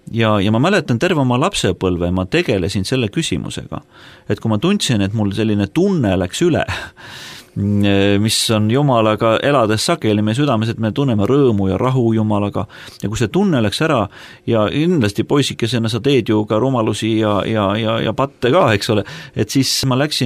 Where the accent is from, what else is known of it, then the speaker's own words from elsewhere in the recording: Tallinn, Harju County, Estonia; me kasvasime Tallinnas tõesti selleks turvalises kodus, kus oli aed